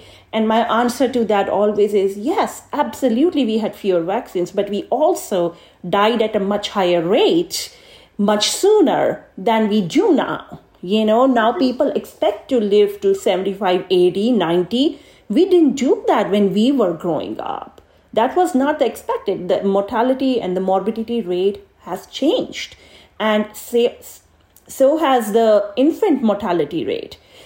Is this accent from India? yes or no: yes; India; I was born and raised in India